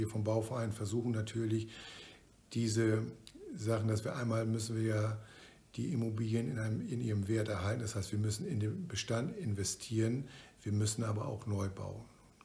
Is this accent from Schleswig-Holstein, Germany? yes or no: no; Lower Saxony, Germany; das ist als Ostfriese, wenn Sie durch die Altstadt gehen, dann ist es Heimat, weil das ist einfach so norddeutsch.